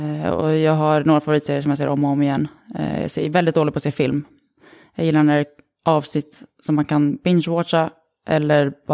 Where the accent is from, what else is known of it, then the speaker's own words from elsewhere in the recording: Sweden; also born or lived in Switzerland; Jag är född i Schweiz. Jag har halva min släkt, som inte är så stor visserligen, men de bor i alla fall kvar i Schweiz. Och jag och min mamma som är svensk flyttade hit till Sverige igen när jag var 2-3.